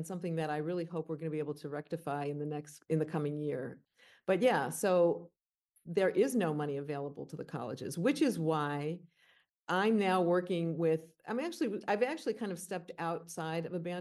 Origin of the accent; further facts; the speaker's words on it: Illinois, United States; I grew up in Illinois, it was not legal.